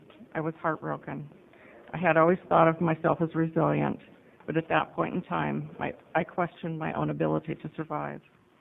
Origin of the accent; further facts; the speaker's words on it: Oregon, United States; I am from Lane County.